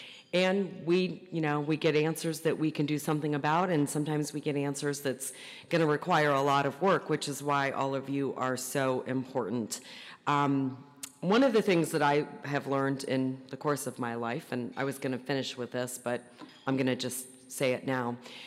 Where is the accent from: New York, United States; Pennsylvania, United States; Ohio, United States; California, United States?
Ohio, United States; I'm from Northeast Ohio. I still live there.